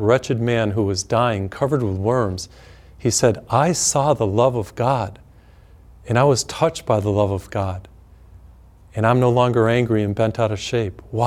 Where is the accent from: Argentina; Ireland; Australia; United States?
United States; growing up in the American culture as a male